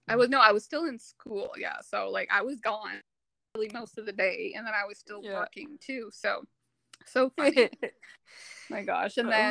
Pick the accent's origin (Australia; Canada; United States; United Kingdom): Canada; Moncton, New Brunswick; living in Moncton and growing up in Moncton, like, you just don't hear about the military really.